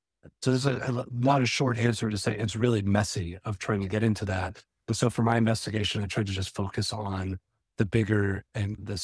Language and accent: English; Texas, United States; And even growing up in Texas, to what Scott said at the start, I had family members who worked on factory farms. I grew up eating hogs and riding horses and shooting guns and all this kind of stuff.